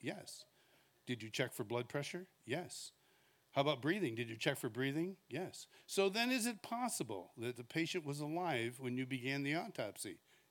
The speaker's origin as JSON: {"language": "English", "town": "Rochester", "region": "New York", "country": "United States", "tie": "born or raised there", "said": "I was born in Rochester, New York, St. Mary's Hospital, 1954. Yes. Yeah, you can do the math. Yep, I am 40-something. I grew up in the Rochester area."}